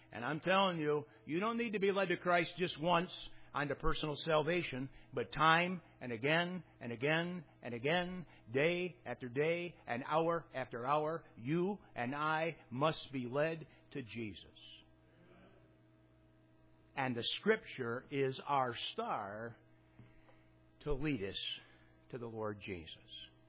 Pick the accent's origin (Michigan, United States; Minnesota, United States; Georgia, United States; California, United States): Michigan, United States; because I'm an American, because I'm a Michigander, because I'm the son of a tool and die maker